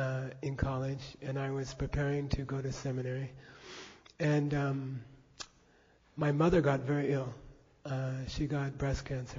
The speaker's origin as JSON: {"language": "English", "town": "Phoenix", "region": "Arizona", "country": "United States", "tie": "born or raised there", "said": "I grew up in Phoenix and attended All Saints Episcopal Church, and I loved it."}